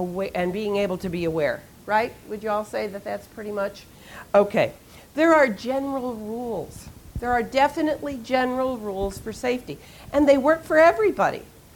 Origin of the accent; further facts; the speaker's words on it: Chicago, Illinois, United States; now in Florida, United States; I live in Florida. I'm originally from Chicago.